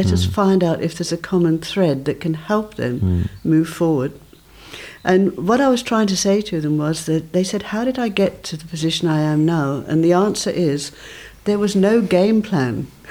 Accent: England, United Kingdom; moved away as an adult; now in South Africa; I'm from England.

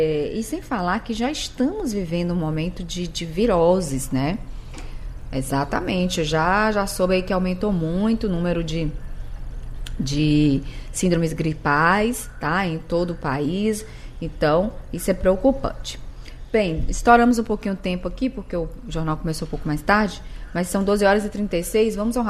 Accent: Bahia, Brazil; Oh, gente, menina, olha. Eu sou baiana, minha filha.

